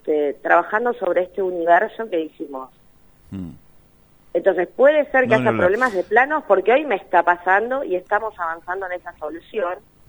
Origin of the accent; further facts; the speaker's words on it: La Plata, Buenos Aires Province, Argentina; que nosotros que somos platenses sabemos que por ahí se alquila mil veces